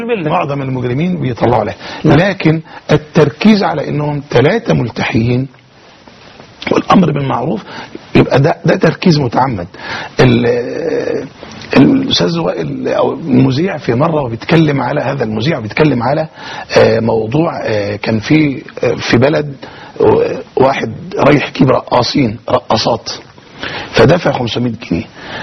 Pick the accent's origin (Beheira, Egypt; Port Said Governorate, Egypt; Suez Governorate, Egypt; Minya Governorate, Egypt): Suez Governorate, Egypt; Suez; احنا من السويس بقالنا اكثر من 37-38 سنة او يزيد في مجال الدعوة في السويس